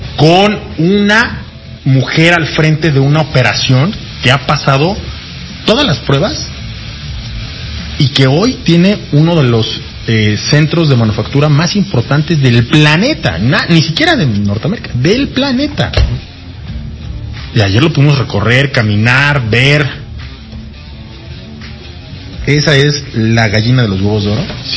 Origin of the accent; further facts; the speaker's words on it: Mexico; yo creo que como mexicanos no estamos conscientes de lo relevante que es la manufactura mexicana